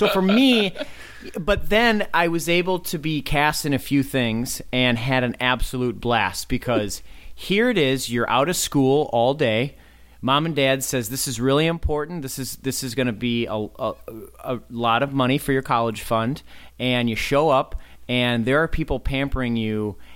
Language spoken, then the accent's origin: English; Burnsville, Minnesota, United States; I grew up in Burnsville, so we had to drive all the way into Minneapolis.